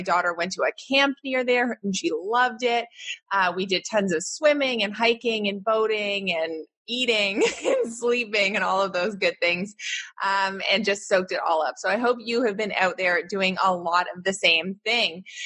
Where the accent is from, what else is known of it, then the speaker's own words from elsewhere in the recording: Canada; accent: Canadian; And yes, I'm Canadian, so I say niche, not niche.